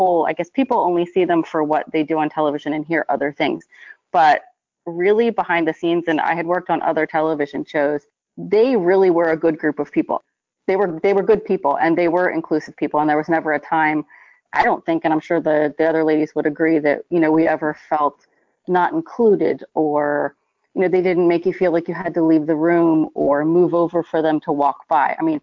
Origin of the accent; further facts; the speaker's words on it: East Coast, United States; So I would not fit in with the look of the East Coast, which is crazy because I'm from the East Coast.